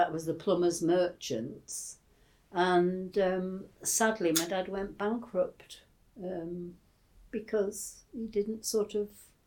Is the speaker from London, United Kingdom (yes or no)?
no; Rhyl, Wales, United Kingdom; also born or lived in Liverpool, England; Yes, I was born in Liverpool, although my parents lived in Rhyl.